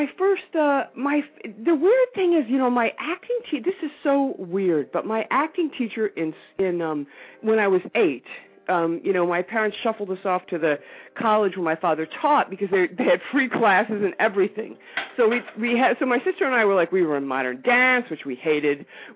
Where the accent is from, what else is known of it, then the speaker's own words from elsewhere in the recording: Ohio, United States; when I grew up in Ohio